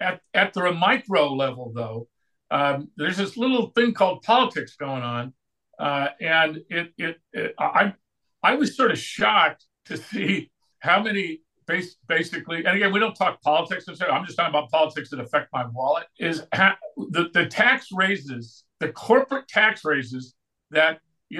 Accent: California, United States; I grew up in Southern California.

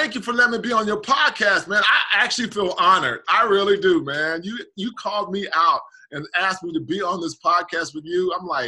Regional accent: Portland, Oregon, United States; growing up in Portland, Portland's a really small, and especially during my childhood days, a small town, not extremely diverse group.

